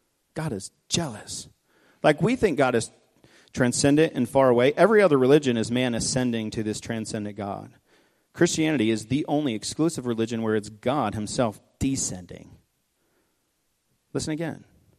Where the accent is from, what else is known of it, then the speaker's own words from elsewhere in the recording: the South, United States; I was going to like get on you because I'm from the South.